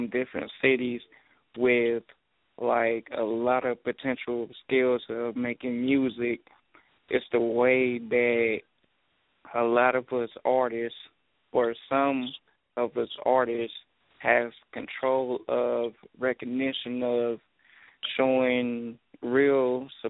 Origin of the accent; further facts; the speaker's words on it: Dayton, Ohio, United States; Now, I'm an artist from Dayton, okay?